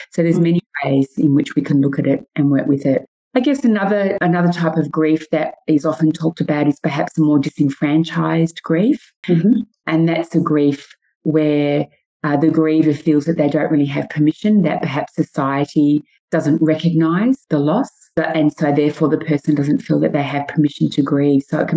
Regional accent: Melbourne, Victoria, Australia; when I grew up in Melbourne, I used to dance over in Preston and it was a very large Italian community over there.

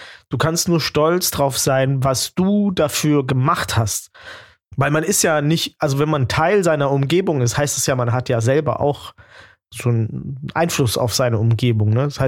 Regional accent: Germany; Und im Ausland erstmal auch nicht, bis ich sage, ich komme aus Deutschland. Und dann bin ich der Experte für Deutschland.

